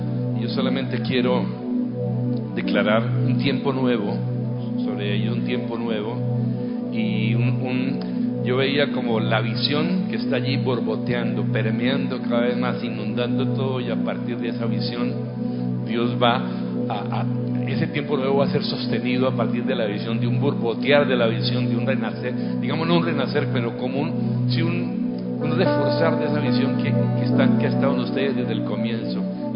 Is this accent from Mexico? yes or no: no; Cuba; now in Medellín, Colombia; Hace 61 años. Mi familia y yo llegamos de Cuba a Medellín. Nos recibieron, fue nuestra patria adoptiva.